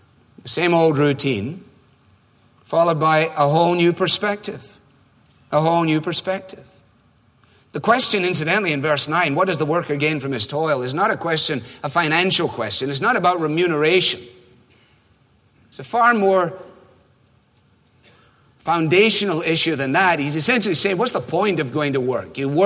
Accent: Scotland, United Kingdom; born there; I was born on the Clyde.

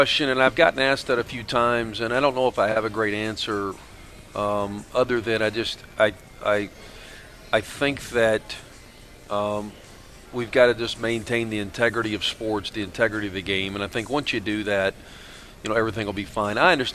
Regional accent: Tennessee, United States; I grew up in East Tennessee, so going to Dollywood was kind of a big thing for the summer.

